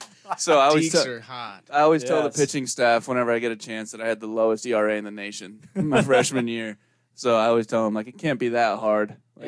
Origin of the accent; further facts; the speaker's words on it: Utah, United States; And I'm from Utah. I was like, why do I need bear spray?